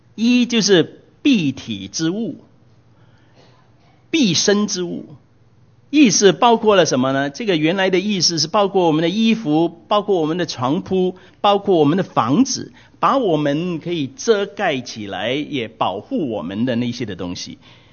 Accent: China; 我们中国人呢就不一样了，特别我们比较长一辈的哈，经过战乱哈

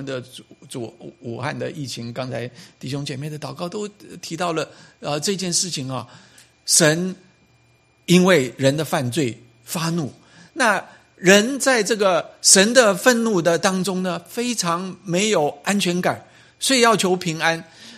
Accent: United States; 就像我们美国人讲 How are you doing 啊

